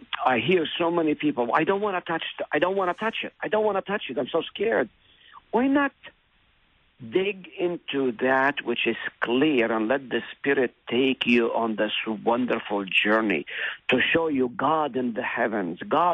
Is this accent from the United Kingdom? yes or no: no; Palestine; I grew up in Palestine.